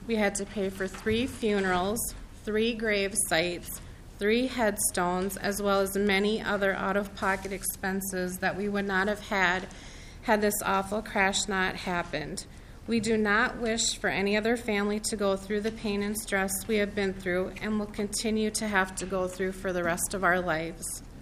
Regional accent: Marshall, Minnesota, United States; I'm from Marshall, Minnesota.

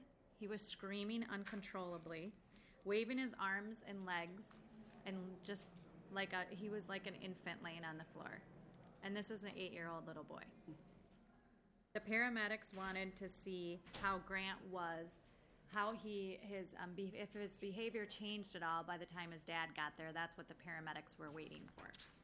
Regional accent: South St. Paul, Minnesota, United States; I'm from South St. Paul, Minnesota.

